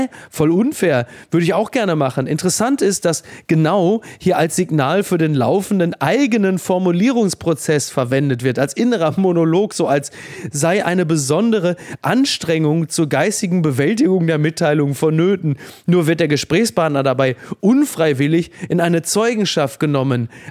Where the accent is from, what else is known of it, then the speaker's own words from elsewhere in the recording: North Rhine-Westphalia, Germany; ich komme aus dem Ruhrgebiet, da kann man so tschüss.